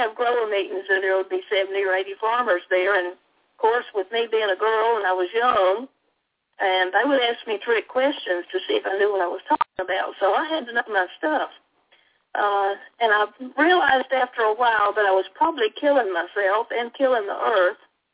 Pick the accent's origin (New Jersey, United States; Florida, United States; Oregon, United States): Florida, United States; Salem; I grew up here in Taylor County, Florida, on a farm near Perry, Florida, well, actually Salem, Florida, which is just a little tiny place that had a elementary school and a post office and a couple little stores.